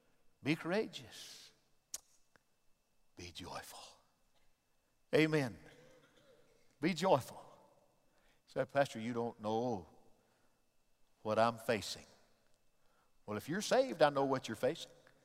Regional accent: Detroit, Michigan, United States; We lived in Detroit. My daddy had moved there with my mother after they got married in 1950. I was born there in 1953 on

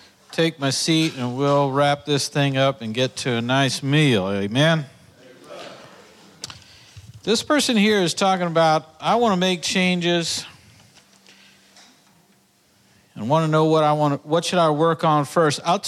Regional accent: Texas, United States; I'm from Texas, okay?

